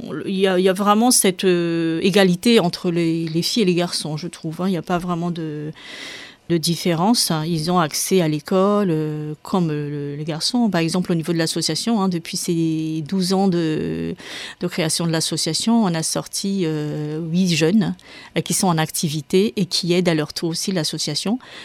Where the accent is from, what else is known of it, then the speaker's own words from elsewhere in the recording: Madagascar; je suis originaire de Madagascar et ma ville natale, c'est à Tanzimat. C'est un petit village, hein. C'est vrai qu'à 7 km de la capitale